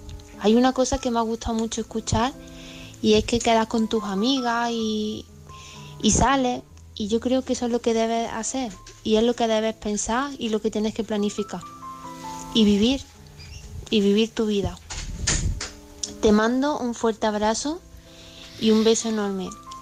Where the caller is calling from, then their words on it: Córdoba, Andalusia, Spain; corresponsal de Córdoba.